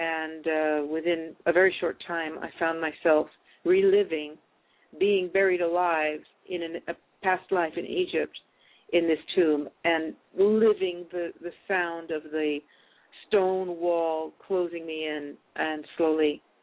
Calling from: Italy; I am calling from Italy, so maybe.

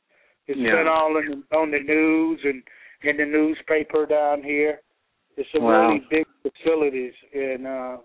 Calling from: Georgia, United States

